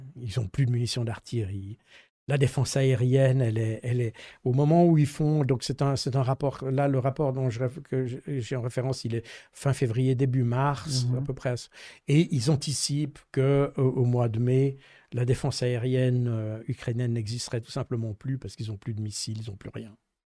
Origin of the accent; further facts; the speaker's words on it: Switzerland; Donc chez nous, en Suisse, ce ne serait même pas un bataillon.